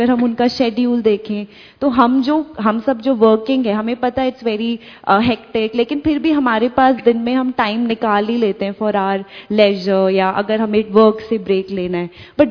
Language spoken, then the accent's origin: Hindi; Delhi, India; मैं दिल्ली से हूँ, ब्रह्मा कुमारी शांति भवन किंग्सवे कैंप सेंटर से एसोसिएटेड हूँ।